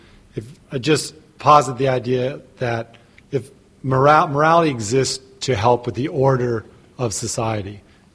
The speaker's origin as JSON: {"language": "English", "town": "Santa Cruz", "region": "California", "country": "United States", "said": "I'm from Santa Cruz, California."}